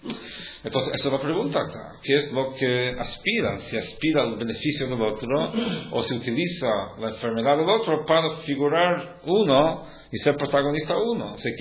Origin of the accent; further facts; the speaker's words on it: Uruguay; fui criado aquí. Soy un judío con características uruguayas, no soy uruguayo con características judías.